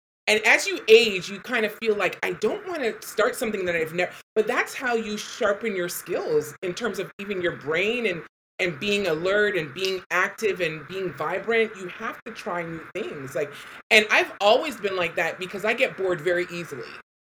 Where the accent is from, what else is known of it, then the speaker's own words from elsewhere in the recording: Toronto, Ontario, Canada; also born or lived in Chicago; now in Florida, United States; I'm in Florida. I spent 10 years. I know, right? I spent 10 years in Chicago, but I was raised in Toronto.